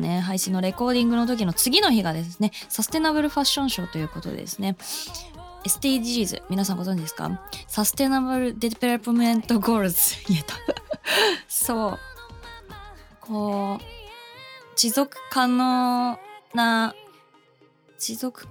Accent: Urawa, Saitama, Japan; クリスマスの日は自分の生まれ故郷の地元埼玉市浦和の浦和駅東口駅前市民広場にてストリートライブ、クリスマスライブ開催しました。

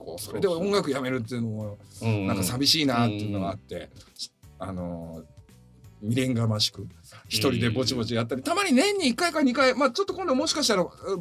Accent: Hiroshima, Japan; moved away as an adult; 僕ももともとは、まあ、今ちょっと日当たりとかが多いですけどね、広島から上京してきて、その当時はロックバンドで。

